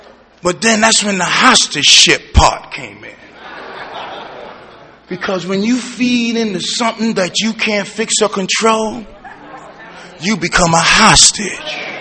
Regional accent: Brooklyn, New York, United States; I'm from the Brownsville section of Brooklyn. I was brought up on like welfare cheese, Spam, peanut butter, getting online in 1966 with the shopping cart.

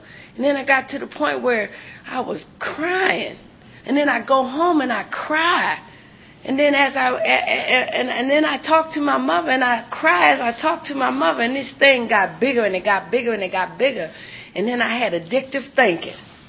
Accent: Buffalo, New York, United States; and I'm from Buffalo, New York, and people tease me real bad, you know.

